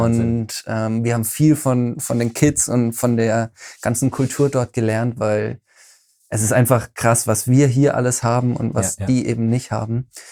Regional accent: Bavaria, Germany; Komm, wir machen eine Show, wir kommen aus Bayern, komm, wir machen eine Show in Lederhosen.

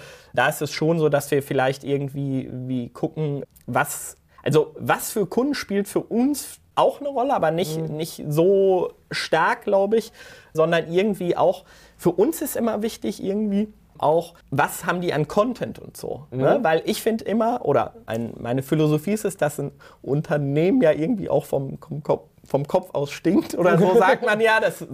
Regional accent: North Rhine-Westphalia, Germany; grundsätzlich kommen wir aus dem Ruhrgebiet, das ist natürlich eine Bergbauregion

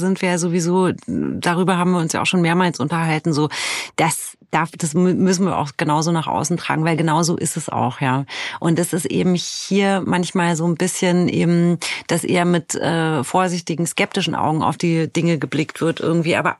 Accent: Romania; Ich habe lange Zeit gedacht, dass das etwas sein müsste, was mit meiner Heimat, mit Rumänien zu tun hat

